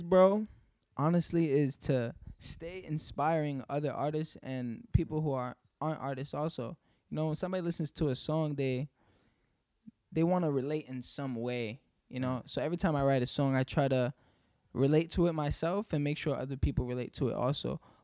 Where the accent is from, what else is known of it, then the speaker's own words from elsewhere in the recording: Ridgewood, New York, United States; Repping that till forever. Ridgewood, Queens, man. I was in these streets young.